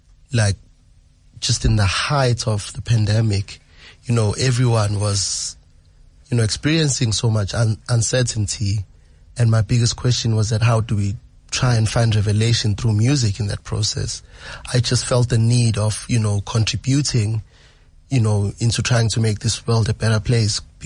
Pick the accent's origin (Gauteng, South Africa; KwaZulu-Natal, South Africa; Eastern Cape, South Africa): KwaZulu-Natal, South Africa; Nongoma; he comes from Ulundi and I come from Kwanongoma. And, you know, that's like a couple of kilometers, like, apart.